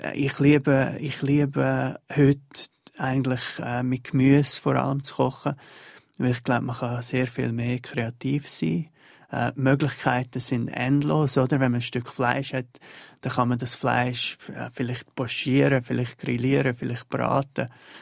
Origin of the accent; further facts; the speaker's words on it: Aargau, Switzerland; im Aargau, ich komme ja aus dem Rüebli-Land, und wo es ja auch fantastische Rüebli gibt, vor allem um die Aare herum, wo die Erde so ganz schwarz ist.